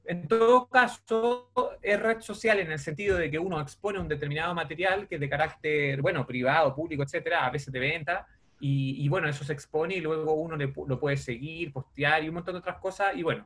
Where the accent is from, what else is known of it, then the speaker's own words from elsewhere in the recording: Chile; nosotros, como chilenos principalmente, vamos a recibir un determinado internet